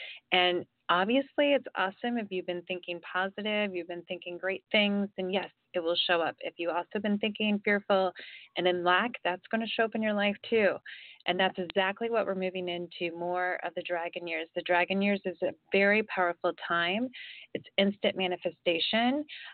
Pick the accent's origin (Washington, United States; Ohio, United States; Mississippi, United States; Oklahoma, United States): Ohio, United States; now in California, United States; I grew up in Ohio, I live in California now